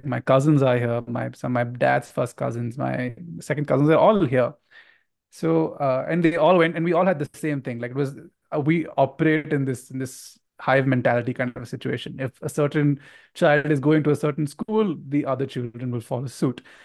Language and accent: English; Mangalore, Karnataka, India; English is a second language; I had no understanding of the English language. I couldn't speak it. And because I came from Mangalore